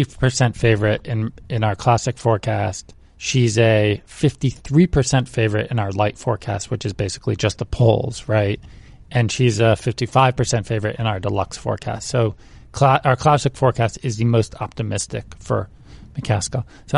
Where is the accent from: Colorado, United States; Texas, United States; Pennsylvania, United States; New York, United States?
Pennsylvania, United States; Is like, look, I'm from Pennsylvania.